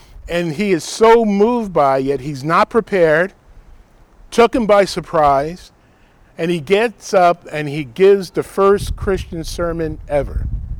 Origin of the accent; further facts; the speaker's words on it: Rutherford, New Jersey, United States; He wanted to see where I grew up in Bergen County in Rutherford.